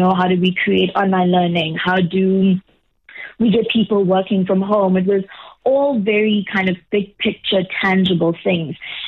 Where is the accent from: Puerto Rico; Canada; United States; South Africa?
South Africa; Durban, KwaZulu-Natal; moved away as an adult; now in Johannesburg, South Africa; I am from Durban, actually. So I'm from a place called Paxos. That's where I was born and raised. And currently I live in Johannesburg. So I moved here in 2010 to study, and I have not left.